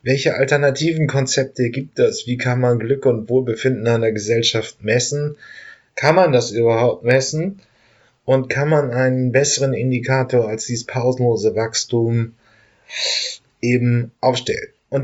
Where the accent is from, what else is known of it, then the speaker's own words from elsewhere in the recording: Northern Germany, Germany; Ich komme aus Norddeutschland.